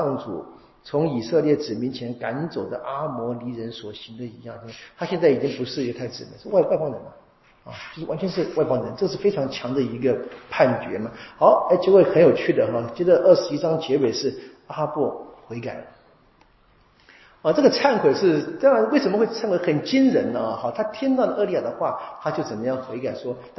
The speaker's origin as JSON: {"language": "Chinese", "country": "Taiwan", "said": "我们台湾话叫暗爽"}